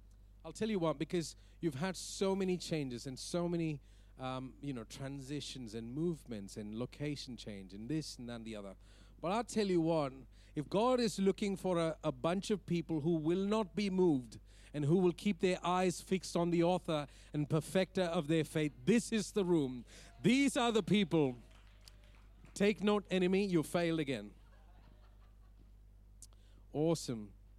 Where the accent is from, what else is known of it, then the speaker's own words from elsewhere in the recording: Saudi Arabia; moved away as an adult; also born or lived in Dubai; I was born and raised in Saudi Arabia and then finished my schooling and then lived in Dubai